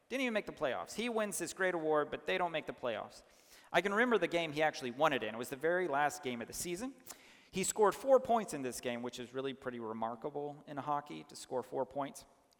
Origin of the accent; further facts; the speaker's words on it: Dallas, Texas, United States; All right, I'm from Dallas. That's weird to people that somebody from the South is a hockey fan